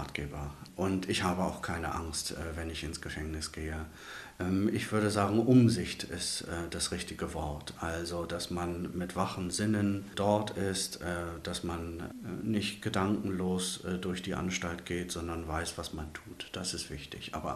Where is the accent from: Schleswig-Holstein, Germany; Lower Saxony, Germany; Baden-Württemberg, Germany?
Lower Saxony, Germany; now in Bremerhaven, Germany; Ich komme aus Ostfriesland, ja.